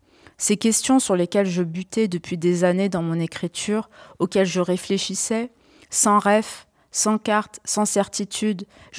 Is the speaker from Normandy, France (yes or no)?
yes; Le Havre, Normandy, France; je me reconnais dans son écriture dite « plate » parce que je viens du Havre, qui est tout à côté d'Yvetot.